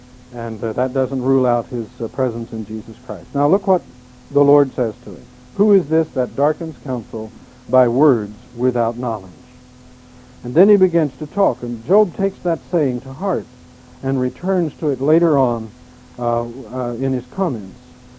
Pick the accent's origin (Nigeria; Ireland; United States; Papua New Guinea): United States; Missouri; Back where I was raised in Missouri, whirlwinds were little dust devil types of things, you know.